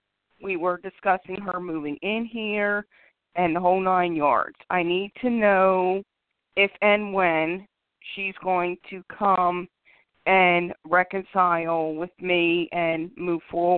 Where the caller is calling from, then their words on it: Philadelphia, Pennsylvania, United States; calling from Philadelphia, PA, and I just found the show.